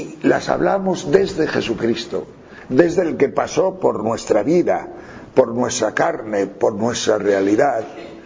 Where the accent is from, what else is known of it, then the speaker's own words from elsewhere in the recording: León, Castile and León, Spain; Yo soy de tierra de pastores, yo soy de León, tierra de trashumancia y de pastores, de miles de ovejas, y toda mi familia ha sido de esa cultura.